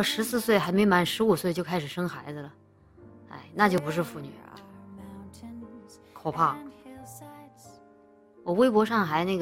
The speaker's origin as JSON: {"language": "Chinese", "town": "Wushan", "region": "Chongqing", "country": "China", "tie": "born or raised there", "said": "我的老家出了一个挺不，哎呀，挺让人伤感的事情啊，愤怒应该说是，就是重庆巫山县出现了个买卖童养媳的，"}